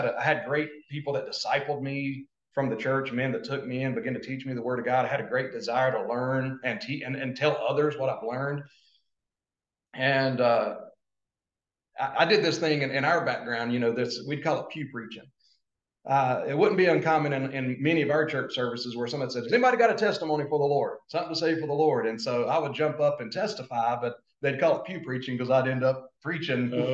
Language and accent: English; Gastonia, North Carolina, United States; born and raised in Gastonia, North Carolina